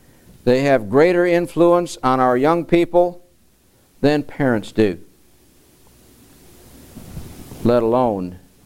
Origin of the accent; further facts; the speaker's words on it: Michigan, United States; And again, I can reflect back in my day and growing up in Michigan, and Al Kaline was the biggest star Detroit had for 20 years in baseball.